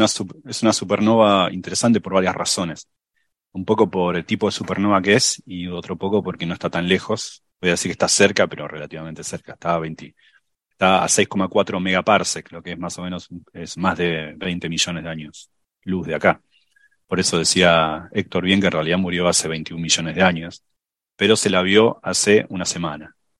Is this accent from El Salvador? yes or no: no; Argentina; yo soy en Argentina, el fútbol, en España también, pero en Argentina no sé si tienen la idea claro